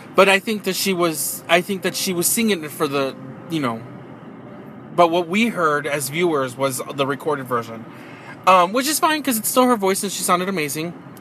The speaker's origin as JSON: {"language": "English", "town": "Chicago", "region": "Illinois", "country": "United States", "tie": "born or raised there", "said": "I'm also from Chicago, born and raised."}